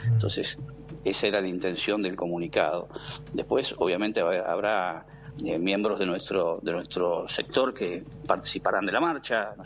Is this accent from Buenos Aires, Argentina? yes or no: yes; Parada Robles, Buenos Aires, Argentina; yo soy de un pequeño pueblo del municipio de Exaltación de la Cruz, uh-huh, que se llama Parada Robles, que cuando yo era niño era apenas un paraje, y me hice la escuela primaria en una escuelita rural